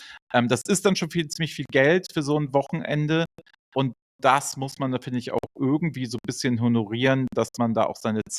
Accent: Hamburg, Germany; die 25 Euro mir als Hamburger waren sie definitiv nicht zu viel

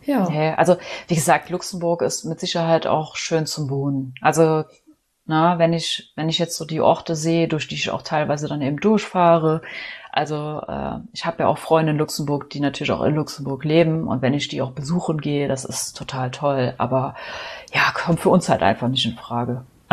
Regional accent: Saarburg, Rhineland-Palatinate, Germany; born there; Ich bin halt hier geboren in Saarburg, studiert in Trier, ich wohne da nicht weit weg von.

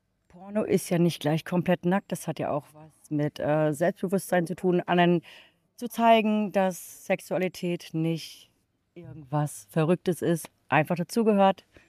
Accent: Rostock, Mecklenburg-Vorpommern, Germany; born there; Nee, gebürtige Rostockerin.

